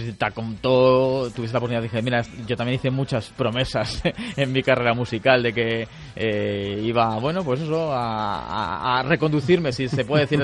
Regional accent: Madrid, Community of Madrid, Spain; soy de Madrid.

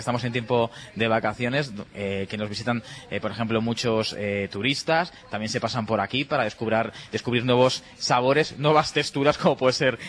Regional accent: Madrid, Community of Madrid, Spain; porque somos de Madrid.

